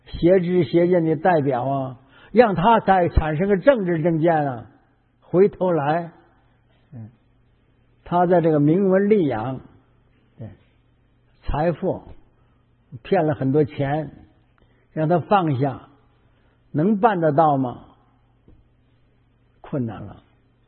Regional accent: Heilongjiang, China; born there; 我感觉我到我们黑龙江，这是我出生地

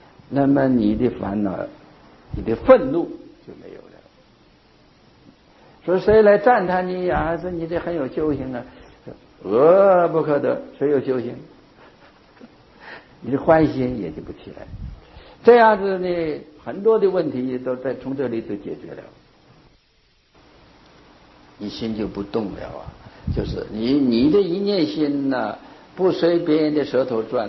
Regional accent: China; 我们一般我们中国人呢也是有这个字，这个我

